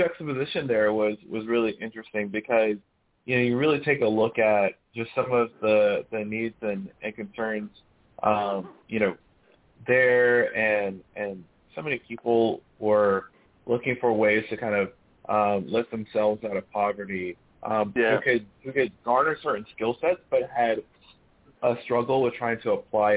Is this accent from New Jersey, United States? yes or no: no; Albany, Georgia, United States; I noticed that in my hometown of South Georgia, of Albany, Georgia, we were having many of the same issues.